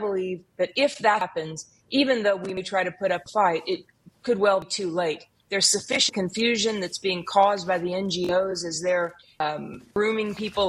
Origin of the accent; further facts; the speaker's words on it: Texas, United States; what's happening right here in my home state of Texas along the border